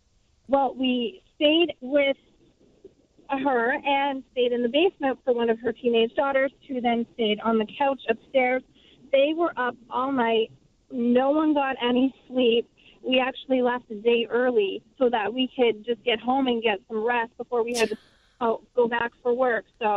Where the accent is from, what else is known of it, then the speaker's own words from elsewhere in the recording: Canada; I'm from Canada.